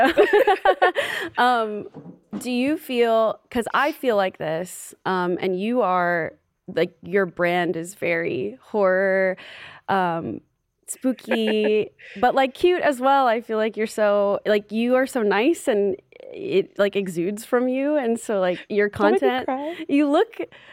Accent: Florida, United States; also born or lived in New York; So I was born in New York. Okay. I grew up in Florida

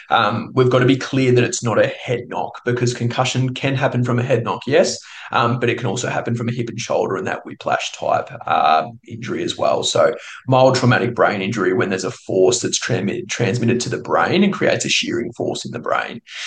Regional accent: Rochester, Victoria, Australia; So I grew up in Rochester, just outside of Echuca there, and grew up there, played footy, went to school, done all that stuff. Came to Bendigo to study uni.

